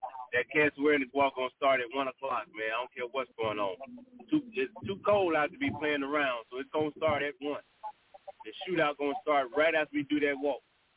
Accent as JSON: {"language": "English", "region": "Michigan", "country": "United States", "said": "No, I'm from Michigan."}